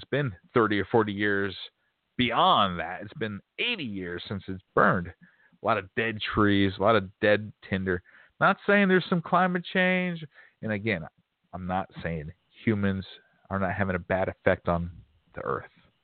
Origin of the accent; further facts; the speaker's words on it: Colorado, United States; in Colorado. Beautiful pine trees and aspen, and I had massive respect for nature. It's not like I grew up in New Jersey next to all that stuff.